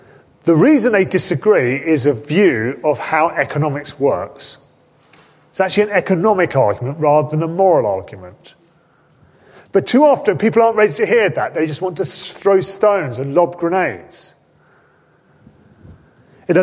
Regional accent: United Kingdom; we can love our country, and I love our country. I love being British. There's nothing greater than standing at Twickenham when we sing

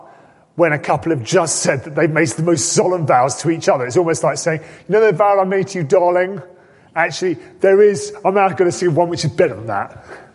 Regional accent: United Kingdom; we can love our country, and I love our country. I love being British. There's nothing greater than standing at Twickenham when we sing

